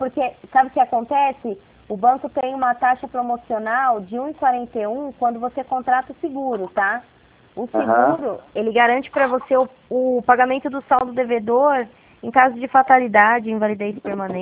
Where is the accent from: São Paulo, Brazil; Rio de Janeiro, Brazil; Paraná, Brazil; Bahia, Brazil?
São Paulo, Brazil; Eu sou de São Paulo.